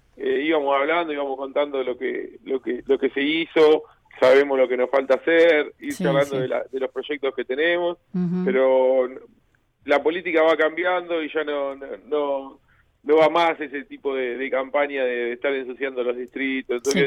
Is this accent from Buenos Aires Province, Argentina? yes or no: yes; José C. Paz, Buenos Aires Province, Argentina; aparte nacido y criado acá en José Cepaz.